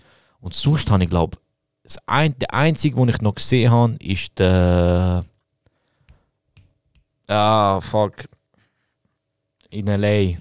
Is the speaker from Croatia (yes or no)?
yes; Croatia; Ich bin aus Kroatien, Mann.